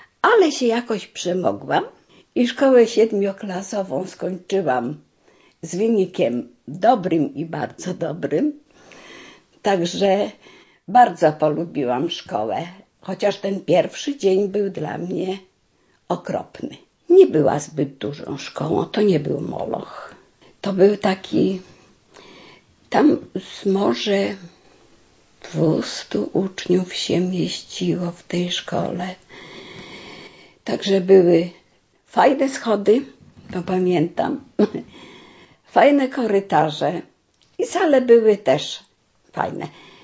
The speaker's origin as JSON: {"language": "Polish", "region": "Podlaskie Voivodeship", "country": "Poland", "tie": "born or raised there", "said": "Ja pochodzę z województwa białostockiego. Urodziłam się w czasie wojny. Nawet świadectwo urodzenia mam w języku rosyjskim"}